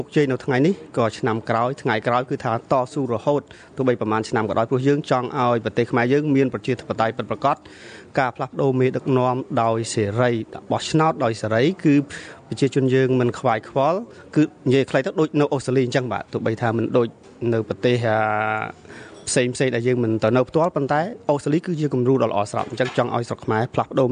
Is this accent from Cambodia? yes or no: no; Melbourne, Victoria, Australia; ខ្ញុំអ្នកមែលប៊នអ្នកនៅទីនេះ